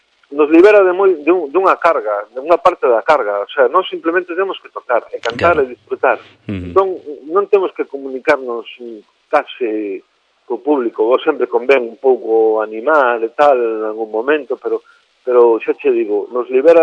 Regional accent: Galicia, Spain; Incluso os que somos de río, como a min, son da Beira do Sil

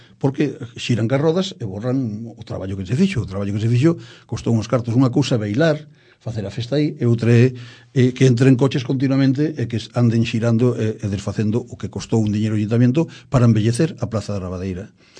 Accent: Oleiros, Galicia, Spain; Meu pai é de Oleiros, meus tíos son de Oleiros, a miña familia é de Oleiros. Por tanto, que nadie me saca a miña titularidade de oleirense. Logo teño outra rama que era de Perillo.

